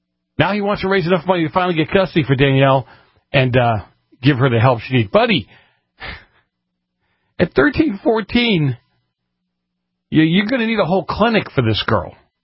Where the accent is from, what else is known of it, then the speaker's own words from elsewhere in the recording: Boston, Massachusetts, United States; I grew up in Boston. I know what it's like.